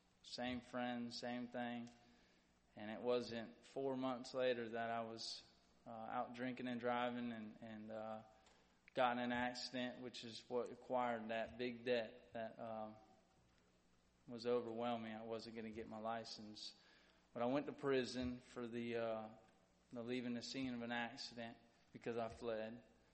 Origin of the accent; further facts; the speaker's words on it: Titusville, Florida, United States; I'm originally from Brevard, Titusville, by the Kennedy Space Center.